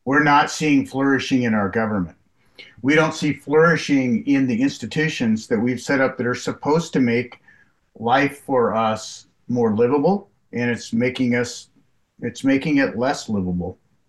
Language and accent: English; Salem, Oregon, United States; now in Seattle, United States; Well, I grew up in Salem, Oregon, and came up to go to college here in Seattle, where I met my wife.